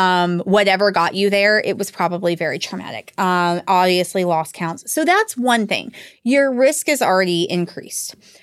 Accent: Georgia, United States; So I'm from the South. I was raised in Georgia. I am the black sheep of the family who did not go to the University of Georgia.

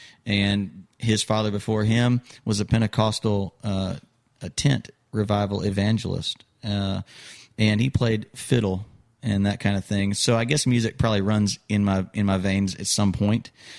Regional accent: Missouri, United States; I was born and raised in Missouri, just above Arkansas, where you're from, yeah.

